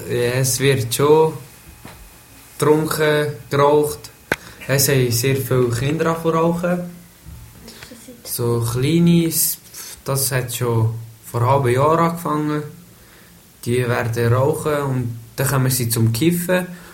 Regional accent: Switzerland; Also, ich bin in der Schweiz geboren, bin hier aufgewachsen

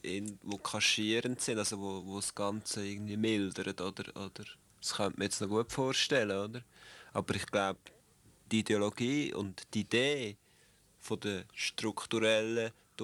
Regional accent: Switzerland; Vielleicht bei uns in der Schweiz noch weniger als in anderen Ländern.

